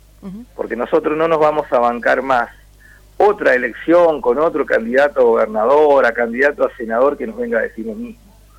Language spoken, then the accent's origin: Spanish; Santa Fe, Argentina; dependemos todo de Rafaela, de nuestra cabecera departamental, porque somos santafesinos.